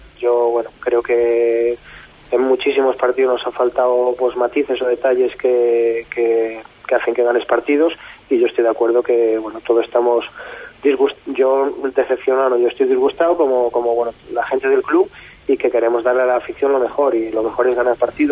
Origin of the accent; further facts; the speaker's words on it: Bembibre, Castile and León, Spain; now in Córdoba, Spain; A Bembibre, complicado, sí, complicado. Me encantaría porque, bueno, ya digo que son mis raíces y me encantaría volver